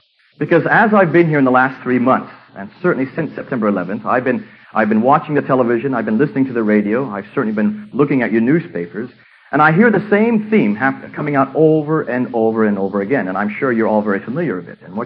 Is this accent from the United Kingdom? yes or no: no; India; As you can tell, I do not have an English accent. I'm actually an American who grew up in India, and my parents are missionaries from India, my grandparents, so I go back three generations.